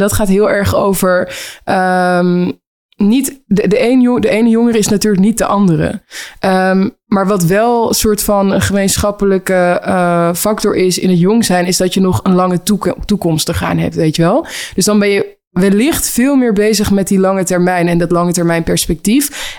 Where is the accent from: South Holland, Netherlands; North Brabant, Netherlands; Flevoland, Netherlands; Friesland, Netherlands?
North Brabant, Netherlands; Helmond; accent: Brabant; Ik kom uit Helmond. Dat is in Zuidoost-Brabant. Uit Brabant, inderdaad. Ja. Ik had vroeger een Brabantse accent dan nu.